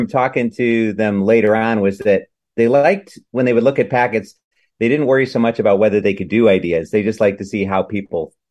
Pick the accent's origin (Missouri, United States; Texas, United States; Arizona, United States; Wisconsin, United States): Wisconsin, United States; Madison; now in Chicago, United States; And then I went off to Chicago after a couple years in Madison, which is my hometown anyway, and started doing improv there at I.O. and took class at Second City